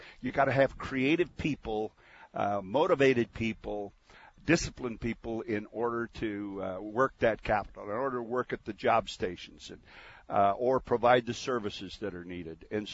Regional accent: Caldwell, Idaho, United States; all the years that I've lived in Idaho all my life. I was born in Caldwell. And I went to schools. I went to private schools and public schools in Idaho. I went to college in Boise Junior College at the time and then the College of Idaho.

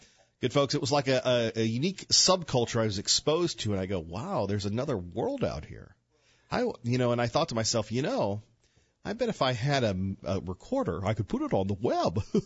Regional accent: Idaho, United States; we went out and bought lottery tickets because I go, well, it'd be nice if we won and we're from Idaho and all that.

